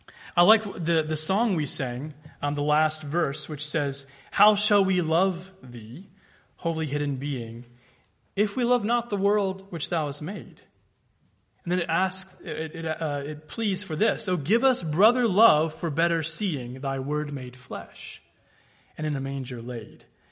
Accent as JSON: {"language": "English", "region": "the South", "country": "United States", "said": "Now, I know that as a Southerner, that might not always be an indication of joy."}